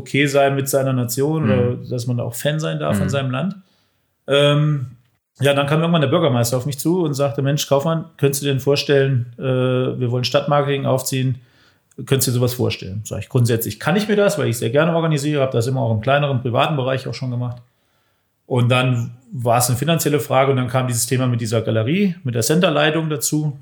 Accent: Bad Hersfeld, Hesse, Germany; Ich komme ursprünglich aus Bad Hersfeld. Es liegt zwischen Kassel und Fulda, mitten im Herzen Deutschlands, also in Hessen. Ja, war da die ersten, ja, gut 35 Jahre meines Lebens

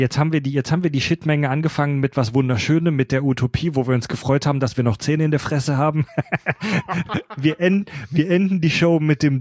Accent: Baden-Württemberg, Germany; also born or lived in Stuttgart; ich komme aus Baden-Württemberg, habe jahrelang in Stuttgart zum Beispiel auch gewohnt

